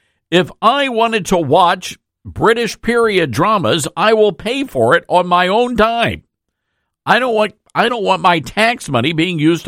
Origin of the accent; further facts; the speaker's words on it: Memphis, Tennessee, United States; when I moved back home to Memphis. My town, my hometown, the place of my birth, it is so liberal.